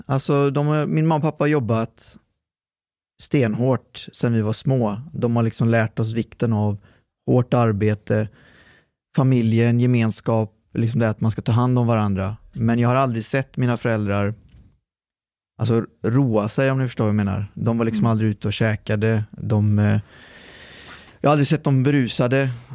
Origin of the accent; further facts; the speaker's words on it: Trollhättan, Västra Götaland County, Sweden; born there; Nej, jag är född i Sverige. Aha. Jag är född i Sverige. Okay. Så att, jag är född i Trollhättan. Kronogården, ganska utsatt område idag.